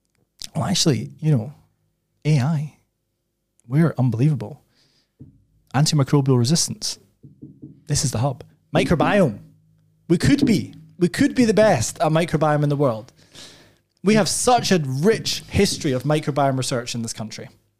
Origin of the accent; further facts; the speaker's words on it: Scotland, United Kingdom; But as I said, I think for a Scottish entrepreneur, I'm quite American in some respects, even though I've never lived there and I'm not American.